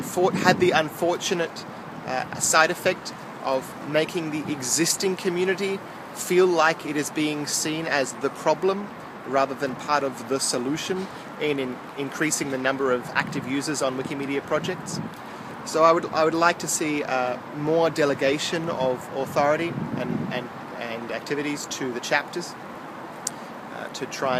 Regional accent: Australia; I'm Australian, and I'm currently in Brisbane.

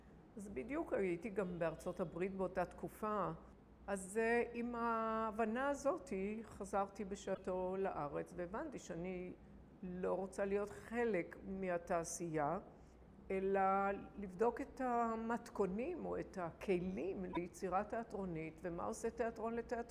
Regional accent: Haifa, Haifa District, Israel; אני עוד הגעתי לשם כילדה מחיפה לראות בלט או להקות אורחות שהיו מחוץ לארץ

